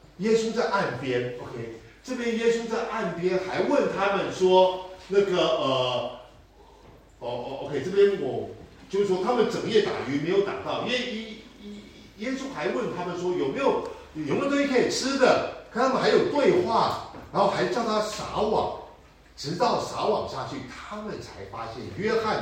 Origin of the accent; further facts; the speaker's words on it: Taiwan; Chinese is a second language; 我台湾人也不一样。 OK， 我们刚认识的时候讲英文，因为他不会讲普通话，我不会讲普通话